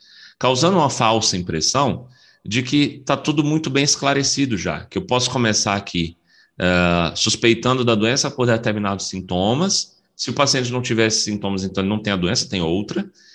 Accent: Ceará, Brazil; Fiz medicina lá na minha terra, eu sou cearense, né?

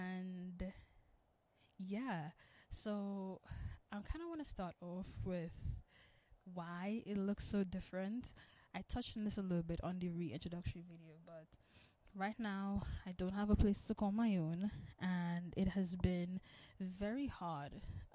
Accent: Trinidad & Tobago; it's not accessible from where I'm from Trinidad and Tobago, because we don't really talk about mental health.

